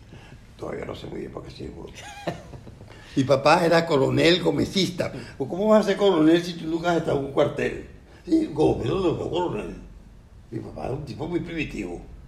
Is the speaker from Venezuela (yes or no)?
yes; Caracas, Capital District, Venezuela; Yo no soy llanero, soy de Caracas. No tengo que ir al llano.